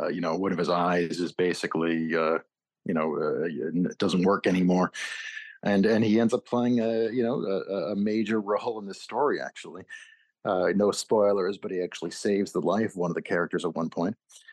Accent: Lexington, Massachusetts, United States; I didn't grow up in New York. I'm from Massachusetts. It's a beautiful town outside of Boston, the town of Lexington, which is very much not New York.

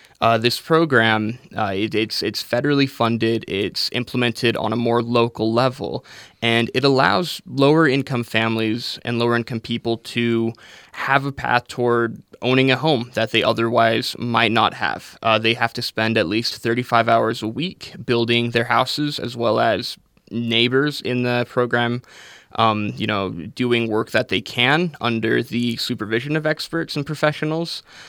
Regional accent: Smithfield, Utah, United States; I am. Yeah, I'm from Smithfield, actually.

